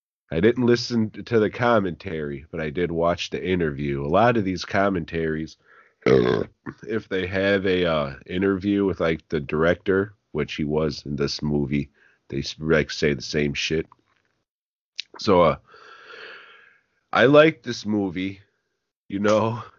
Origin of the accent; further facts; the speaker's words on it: Los Angeles, California, United States; born there; as a Mexican-American myself, I was born in East L.A.